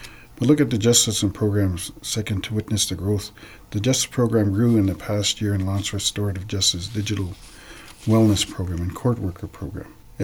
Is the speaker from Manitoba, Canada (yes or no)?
yes; Manitoba, Canada; I'm from the Lake Manitoba First Nation, formerly known as Dog Creek. I'm a father of six, grandfather of 16 grandchildren.